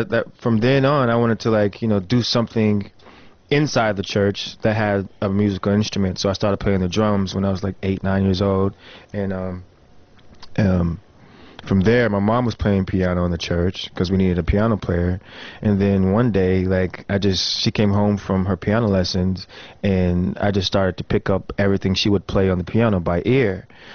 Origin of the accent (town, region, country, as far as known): North Carolina, United States; born or raised there; also born or lived in Texas / Alaska / Tulsa; now in Los Angeles, United States